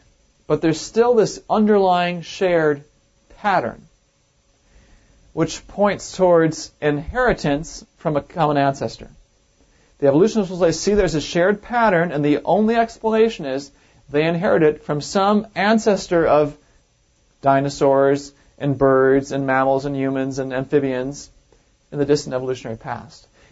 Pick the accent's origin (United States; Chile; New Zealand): United States; Wisconsin; Used to be the tallest building in the world when I was growing up in Wisconsin.